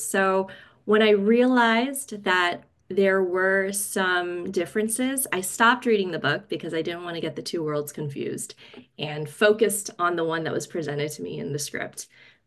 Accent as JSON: {"language": "English", "region": "the South", "country": "United States", "tie": "born or raised there", "said": "Fun fact, I grew up in the South, but I hate okra."}